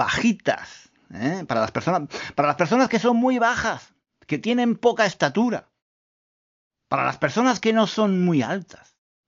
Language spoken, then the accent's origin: Spanish; Spain; now in London, United Kingdom; yo vivo en Londres, soy español, pero vivo en Londres. Llevo muchos años viviendo en Inglaterra y estoy casado con una inglesa.